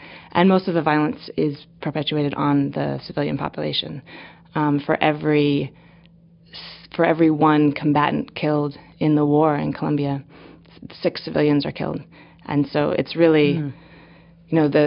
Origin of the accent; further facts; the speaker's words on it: Ithaca, New York, United States; I guess I would have to say probably the basis of it was growing up in Ithaca.